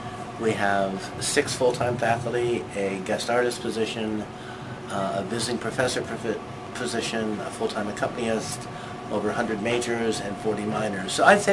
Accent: Illinois, United States; moved away as an adult; I am originally from Illinois and moved out here in 1978

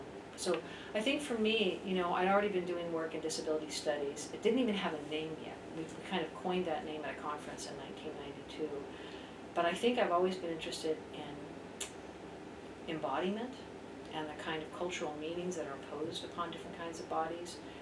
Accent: Castro Valley, California, United States; moved away as an adult; also born or lived in Los Angeles; I grew up though in the East Bay Area

